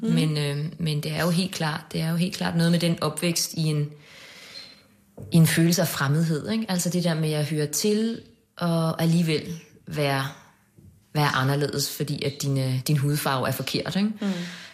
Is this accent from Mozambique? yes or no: yes; Mozambique; now in Denmark; jeg er opvokset i Mozambique i det sydlige Afrika